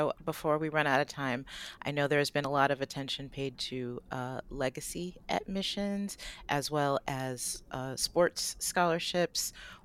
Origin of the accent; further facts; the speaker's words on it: Detroit, Michigan, United States; Because even members of my family, I'm from Detroit, and they're like, why are you going to Boston to school?